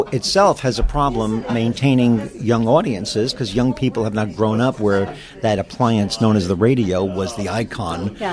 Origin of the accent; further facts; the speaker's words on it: Brooklyn, New York, United States; Well, I'm from Brooklyn, and if I go back to what I was in theater as a kid